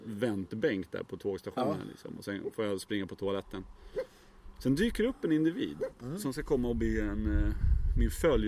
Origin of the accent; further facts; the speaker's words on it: Sweden; Ja, jag är från Sverige, säger jag.